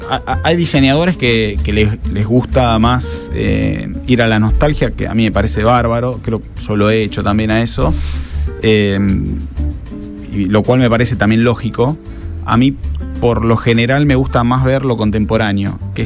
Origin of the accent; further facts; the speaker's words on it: Argentina; el arquero que más me gustó a mí de mi infancia en Argentina